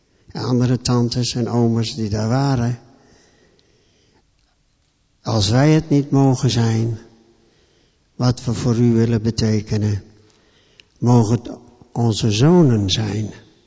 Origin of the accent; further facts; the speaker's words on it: Broek op Langendijk, North Holland, Netherlands; Ik kom uit Noord-Holland, Broek op Langendijk geboren, vlakbij Sint Pancras.